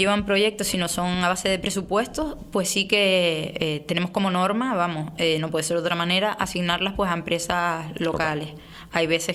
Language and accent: Spanish; Pinolere, Canary Islands, Spain; yo llevo los barrios de Barroso, Colombo y Pinolere, pero yo soy de Pinolere.